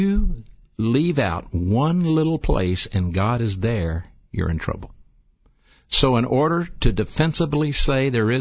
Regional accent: Birmingham, Alabama, United States; I am from the Birmingham area. I did grow up here. I grew up in an old place called Central City across the street from Phillips High School. I went to Woodlawn High School

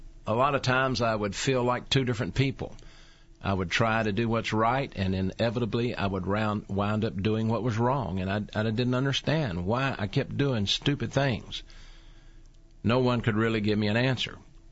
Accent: Birmingham, Alabama, United States; To remind you once again, I grew up in the Central City area down by the old Phillips High School.

